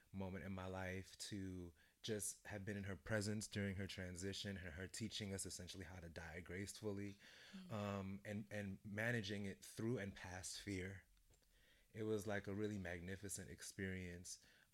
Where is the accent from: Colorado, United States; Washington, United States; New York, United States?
New York, United States; Brooklyn; So, I'm from Brooklyn, but okay. my family is Jamaican.